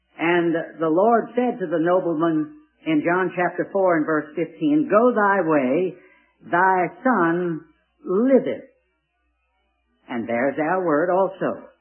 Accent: Richmond, Virginia, United States; I told him the latter part of 1954 in my hometown of Richmond, Virginia, at an assembly meeting like this, I heard the gospel.

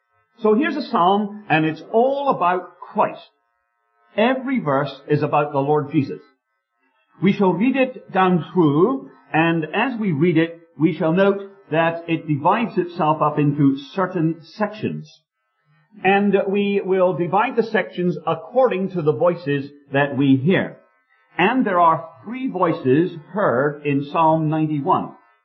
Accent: Plymouth, South West England, United Kingdom; now in Bath, United Kingdom; That means that I'm living in Bath now, but I'm not really a Bathonian. I think that's what they're called. I'm really a Plymouthian. I was born and brought up in Plymouth.

